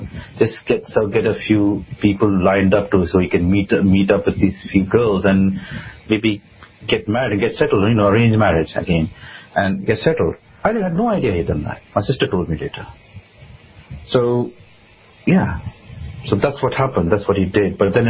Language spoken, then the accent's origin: English; United Kingdom; born there; I'm a British citizen. I was born in this country, so I'm a British citizen.